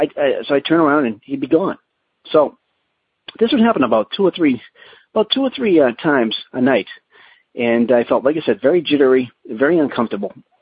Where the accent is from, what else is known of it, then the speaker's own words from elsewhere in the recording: Massachusetts, United States; I'm from Massachusetts.